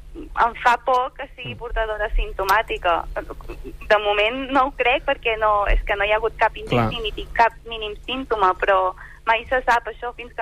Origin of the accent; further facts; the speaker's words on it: Santa Coloma de Farners, Catalonia, Spain; Soc de Santa Coloma, sí.